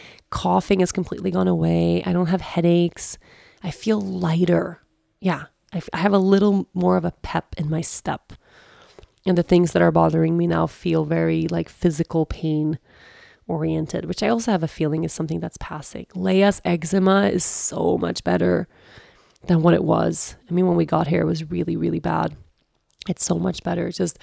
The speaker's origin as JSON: {"language": "English", "country": "Sweden", "moved": "yes", "said": "the best year of my life, which was the year I moved away from Sweden and I moved to Costa Rica for the very first time."}